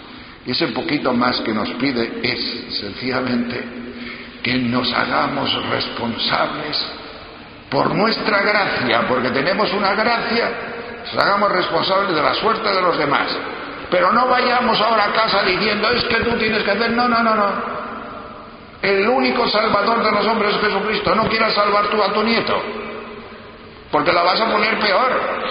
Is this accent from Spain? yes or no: yes; Castile and León, Spain; Yo soy del norte de León, de montañas muy altas, de los picos de Europa.